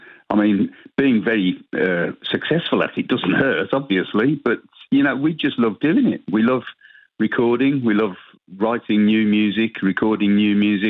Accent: Birmingham, West Midlands, United Kingdom; The area that we grew up in Birmingham, was a high immigrant population, and we heard Jamaican music

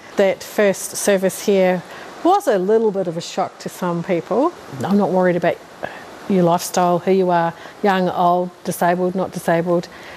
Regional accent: New Zealand; now in Australia; as a Kiwi

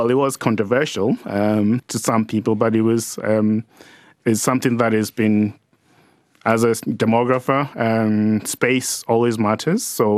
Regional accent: Edinburgh, Scotland, United Kingdom; I lived in a nice kind of area. I wasn't from South London. I grew up in Edinburgh.

